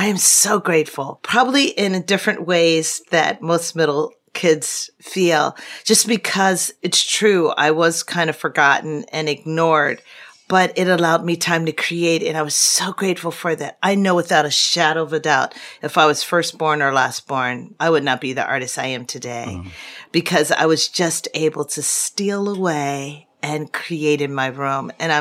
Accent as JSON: {"language": "English", "town": "Philadelphia", "region": "Pennsylvania", "country": "United States", "said": "I am from Philly."}